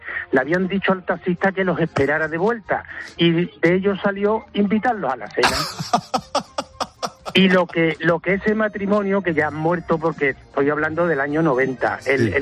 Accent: Seville, Andalusia, Spain; Mira, yo soy de Sevilla, pero te llamo desde la playa de Matalascaña, que estoy aquí de vacaciones.

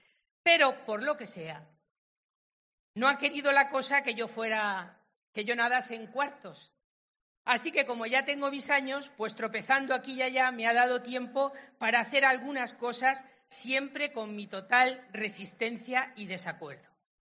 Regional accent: Albacete, Castilla-La Mancha, Spain; me doy cuenta de que soy de Albacete, de verdad. Y mira que … que casi tengo un polígono aquí en la carretera de Madrid. Con madre placera y padre cuchillero, no tenía forma de ser más manchega

